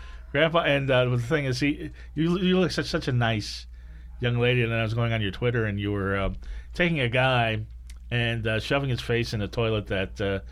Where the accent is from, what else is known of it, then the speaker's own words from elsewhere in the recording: Brooklyn, New York, United States; born there; No, it's Long Island College Hospital, Brooklyn, New York.